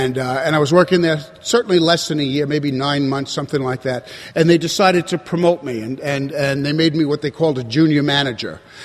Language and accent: English; New York, United States; And growing up in New York, we got a lot of apartment houses